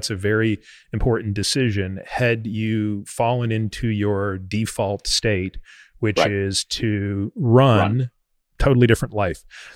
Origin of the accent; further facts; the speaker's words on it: Canada; When I grew up in Canada, there was this sports network